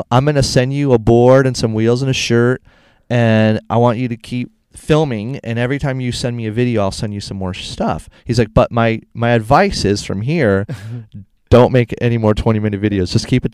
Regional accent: Cleveland, Ohio, United States; You know, I'm from Cleveland and I'm living out here.

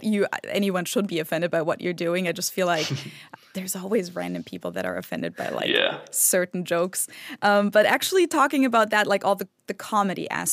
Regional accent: Munich, Bavaria, Germany; English is a second language; I'm from Munich

